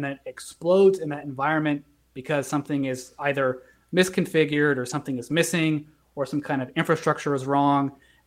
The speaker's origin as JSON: {"language": "English", "region": "California", "country": "United States", "said": "No. Oh. I'm from California."}